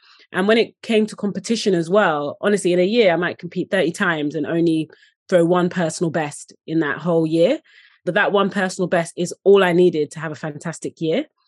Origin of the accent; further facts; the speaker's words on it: Dagenham, London, United Kingdom; So I grew up in Dagenham, which is seen as East London slash Essex, however you want to position it.